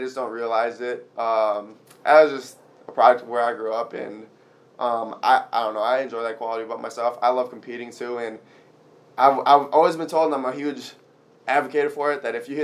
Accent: Saint Paul, Minnesota, United States; When I started football, I'm from East Side, Minnesota

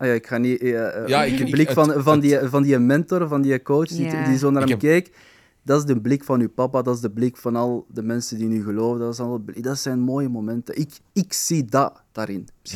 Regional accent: Flanders, Belgium; Van ik als Vlaming met Marokkaanse origine, die twee culturen die constant zo'n mengelmoes is

